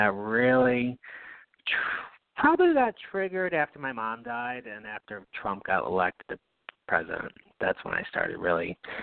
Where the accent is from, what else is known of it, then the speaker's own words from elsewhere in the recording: Knox, New York, United States; moved away as an adult; now in Albany, United States; You said I grew up in Bourne. Actually, I grew up in Knox, which is the next town over. When I went to college, I left the hill to the big world, and I'm glad I did.